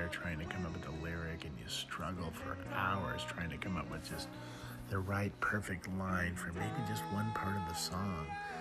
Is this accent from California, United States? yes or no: yes; San Diego, California, United States; back then as a kid growing up in Point Loma down in San Diego, all of our friends' parents were like our moms.